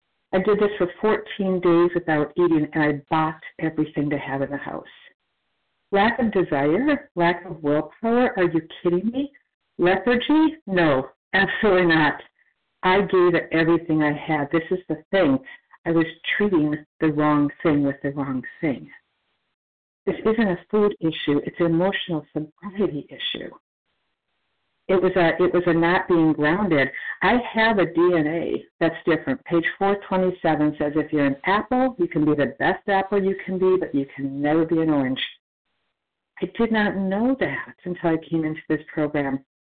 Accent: Florida, United States; from Florida, a real compulsive overeater.

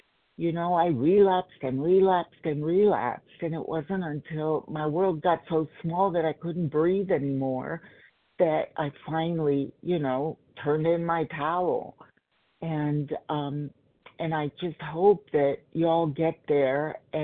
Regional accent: Los Angeles, California, United States; I am from Los Angeles.

